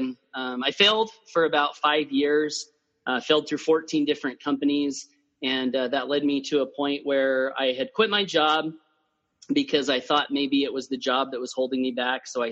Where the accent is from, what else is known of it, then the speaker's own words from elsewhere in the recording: Blackfoot, Idaho, United States; I was raised in Southeast Idaho, a little town called Blackfoot, which is the potato capital of the world.